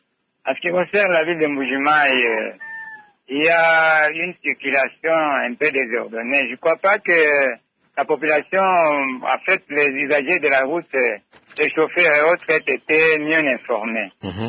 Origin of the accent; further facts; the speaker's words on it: Lubumbashi, Haut-Katanga, DR Congo; Moi, qui vous parle ici, j'ai grandi à Lubumbashi.